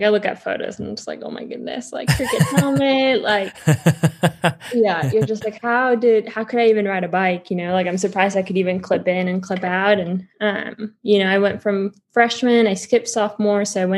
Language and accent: English; Patagonia, Argentina; English is a second language; now in United States; when I was in Argentina, I grew up in the Patagonia. So the outdoors was really a way of life.